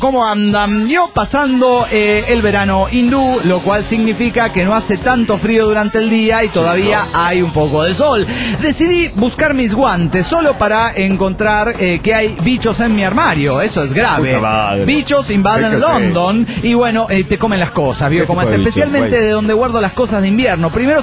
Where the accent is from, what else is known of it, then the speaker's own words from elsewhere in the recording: Monterrey, Nuevo León, Mexico; de Monterrey, Nuevo León, México.